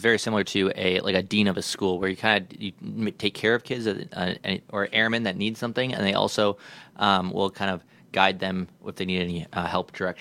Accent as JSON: {"language": "English", "town": "Appling", "region": "Wisconsin", "country": "United States", "tie": "born or raised there", "said": "I grew up in Appling, Wisconsin, so I Wisconsin born and bred."}